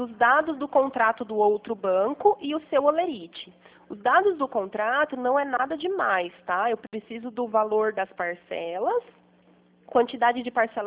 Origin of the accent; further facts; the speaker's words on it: Pirassununga, São Paulo, Brazil; Eu sou de Pirassununga, aqui do lado.